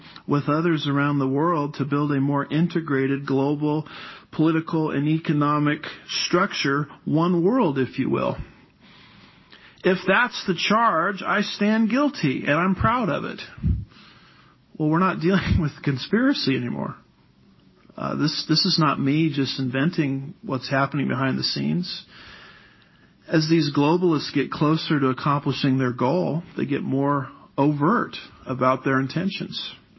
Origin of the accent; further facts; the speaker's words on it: California, United States; now in Texas, United States; See, in Texas, we got two expressions for that, and I had to learn this being a Californian moving to Texas.